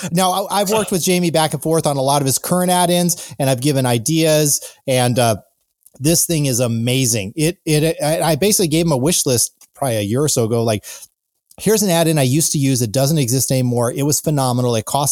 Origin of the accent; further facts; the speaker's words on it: Midwest, United States; I'm from the Midwest originally.